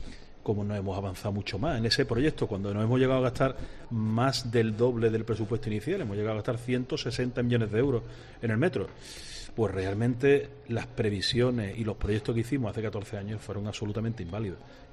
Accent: Málaga, Andalusia, Spain; felicitarnos como malagueños

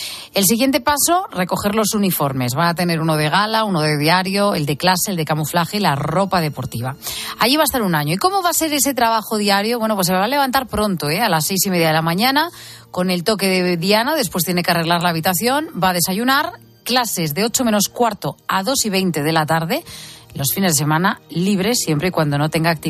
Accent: Aragon, Spain; bueno, yo sí, como soy maña, pero de la puerta nunca he pasado.

